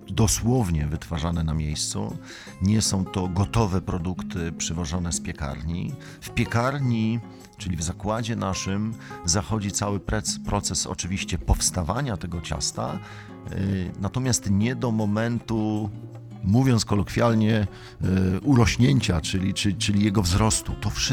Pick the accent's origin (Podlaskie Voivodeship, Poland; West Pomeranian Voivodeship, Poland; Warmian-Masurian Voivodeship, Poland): West Pomeranian Voivodeship, Poland; Szczecin; Ja jako rodowity szczecinianin zawsze będę wspierał to miasto